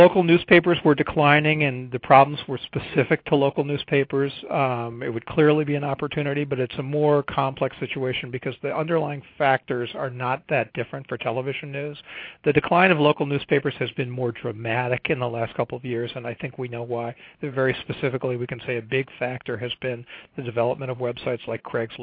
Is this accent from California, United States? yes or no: no; Chicago, Illinois, United States; And when I grew up in Chicago, there were three or four TV stations for news